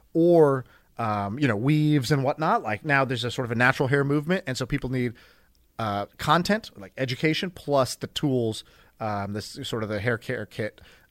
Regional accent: India; I'm Indian, and she's Indian, and she's got super curly hair

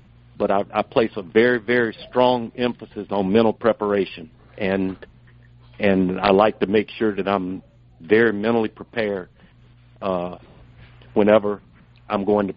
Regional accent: Birmingham, Alabama, United States; Correct. I grew up in Birmingham, went to Banks High School.

